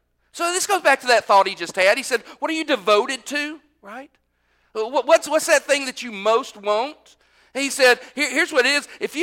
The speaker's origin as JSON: {"language": "English", "region": "Texas", "country": "United States", "said": "I'll use that word y'all because I'm from Texas"}